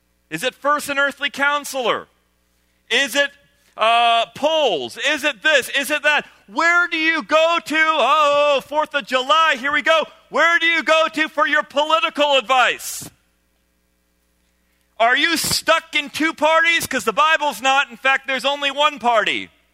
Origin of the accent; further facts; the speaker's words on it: Senegal; I grew up with Proverbs all over my life because I grew up in Senegal, West Africa.